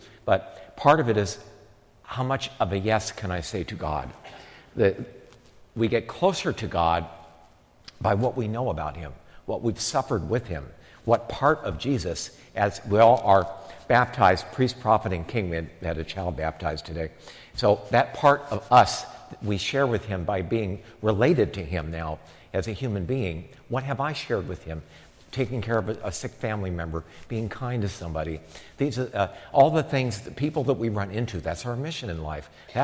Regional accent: Akron, Ohio, United States; I grew up in Akron, Ohio. Every one of my grandparents worked for a different rubber company.

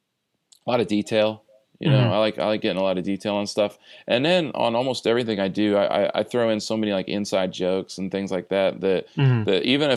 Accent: Midwest, United States; because I'm from the Midwest, and everybody works hard

